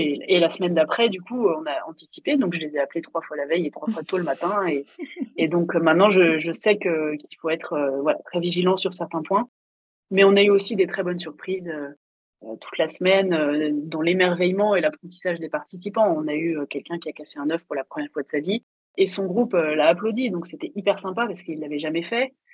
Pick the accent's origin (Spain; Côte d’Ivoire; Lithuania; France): France; On est français quand même, on est français quand même